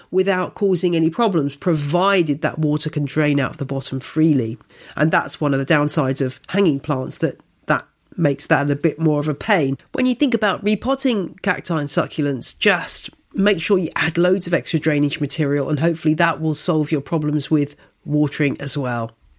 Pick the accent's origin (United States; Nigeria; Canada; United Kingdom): United Kingdom; I mean, I find as a British plant person that it's kind of interesting being part of this global community